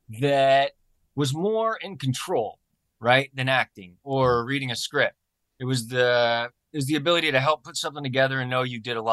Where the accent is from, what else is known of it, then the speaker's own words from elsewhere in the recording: Illinois, United States; born there; So I was adopted from Springfield or Taylorville, Illinois. One of the two.